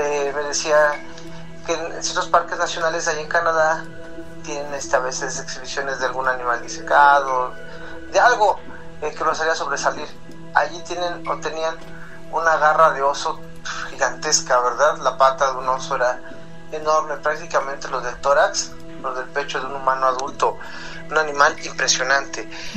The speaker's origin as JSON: {"language": "Spanish", "region": "Mexico City", "country": "Mexico", "tie": "born or raised there", "lives_now": "Zacatecas, Mexico", "said": "Hoy día vivo en Zacatecas. Sí. Pero yo soy de Ciudad de México, nací y crecí allí."}